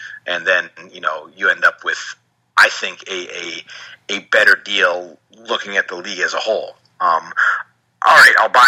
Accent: Alaska, United States; I grew up in Alaska and I went to a small college

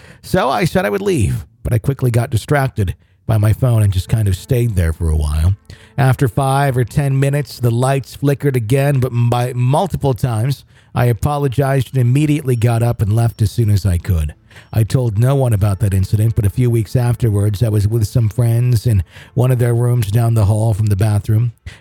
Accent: California, United States; So I'm from California.

